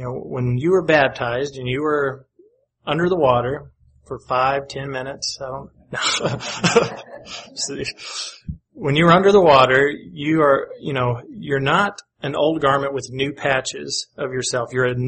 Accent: Paducah, Kentucky, United States; And in Kentucky, one of the elders that I grew up with in the Paducah, Kentucky congregation, he had a military past.

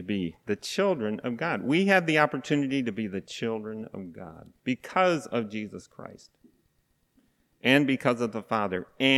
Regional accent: East St. Louis, Illinois, United States; born there; Now, I was born in East St. Louis, Illinois, and I loved Motown music when I was growing up.

